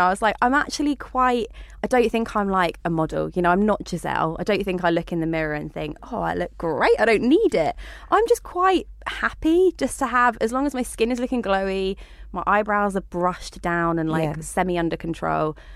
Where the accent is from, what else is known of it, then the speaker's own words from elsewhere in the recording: Brighton, South East England, United Kingdom; I'm 28, I'm from Brighton.